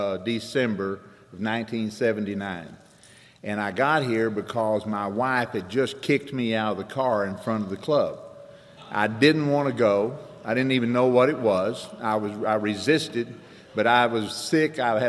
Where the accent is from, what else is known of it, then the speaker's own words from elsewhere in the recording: Austin, Texas, United States; I'm an alcoholic from Austin, Texas.